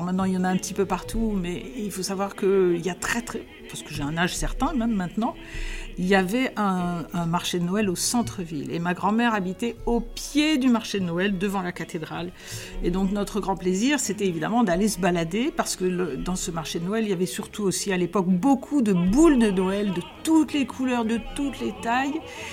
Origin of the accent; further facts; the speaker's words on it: Strasbourg, Grand Est, France; Je viens de Strasbourg. Strasbourg, c'est un endroit un peu plus au nord, où il fait froid en hiver, où il fait nuit assez tôt